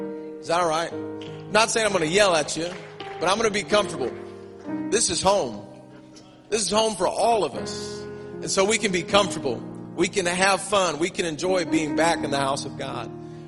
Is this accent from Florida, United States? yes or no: no; St. Louis, Missouri, United States; I even just said y'all. I'm from St. Louis.